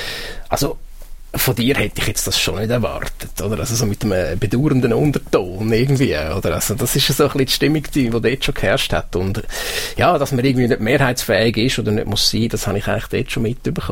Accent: Zurich, Switzerland; privat bin ich ein Zürcher, oder, wie man gehört. Oder? Also ich bin dort aus Oerlikon, das ist jetzt nicht unbedingt der Zürichberg, auch, sondern so ein ganz normales Quartier, eigentlich ein Arbeiterquartier. Und ich bin dort auch in einem Zürcher Gymi in der Schule

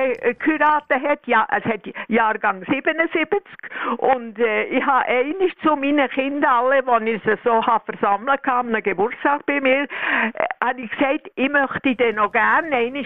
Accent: Bern, Switzerland; accent: Bernese German; now in Basel-Landschaft, Switzerland; Also, wir sind halt Berner geblieben, obwohl wir in Basel-Landau gewohnt sind. Und die Kinder sind alle dort aufgewachsen. Aber irgendwie das Berndeutsch einmal bei mir kann man nicht wegbringen.

